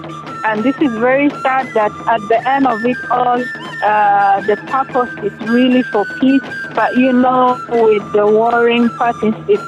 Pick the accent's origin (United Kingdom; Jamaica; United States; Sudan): Sudan; Khartoum; I think as many other South Sudanese, we were born and we grew up in conflict. And I grew up in Khartoum where I face discrimination because I'm coming from the South and because I'm a Christian